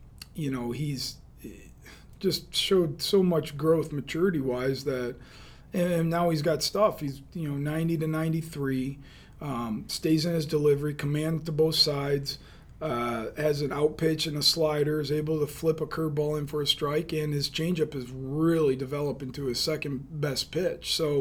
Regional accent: Michigan, United States; I mean, I'm from Michigan. You know, it took me 2 years to be D1 ready.

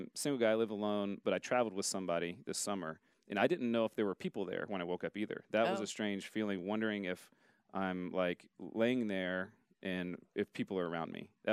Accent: Ohio, United States; I'm from Ohio, so coming to Oklahoma or Texas would be like a long trip.

